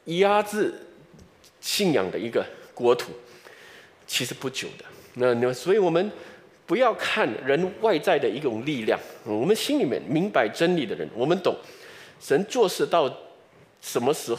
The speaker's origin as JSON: {"language": "Chinese", "country": "Singapore", "said": "然后呢我们新加坡哇经济很繁荣，哎，我们新加坡人是怎样"}